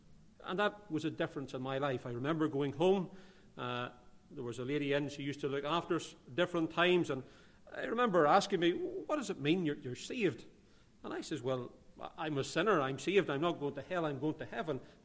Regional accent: Newtownabbey, Northern Ireland, United Kingdom; As you know, I'm from Northern Ireland. I was actually born in a place called Newton Abbey, that's not too far from Belfast, way back in the year of 1970.

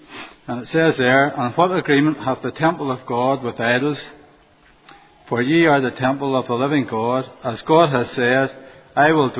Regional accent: Portavogie, Northern Ireland, United Kingdom; I was brought up and reared in the wee fishing village down the Irish Peninsula, Port of Ogie. And I was sent faithfully Sunday by Sunday to Glastory Presbyterian Church.

